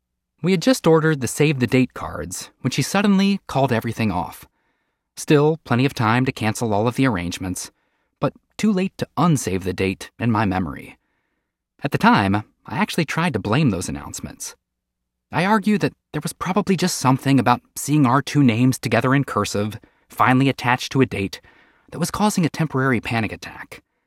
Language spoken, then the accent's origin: English; West Virginia, United States; Growing up in West Virginia, I always wished there was an East Virginia.